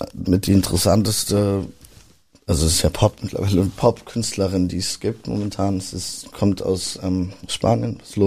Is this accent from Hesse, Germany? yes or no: no; Berlin, Germany; Das ist der Soundtrack natürlich meiner Jugend. Ich bin Berliner und bedeutet mir viel.